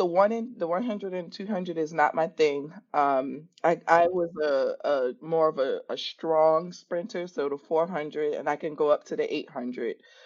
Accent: Central Islip, New York, United States; also born or lived in Virginia Beach; So disclaimer, I'm originally from New York, and I did half of my high school years in New York and half in Virginia Beach.

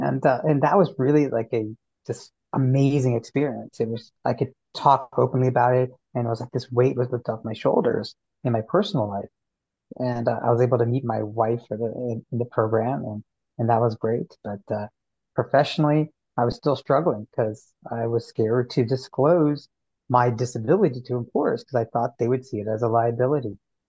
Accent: Cary, North Carolina, United States; So as growing up in Cary, North Carolina, which is this like Pleasantville suburb of Raleigh, where the lawns are manicured to the perfect height.

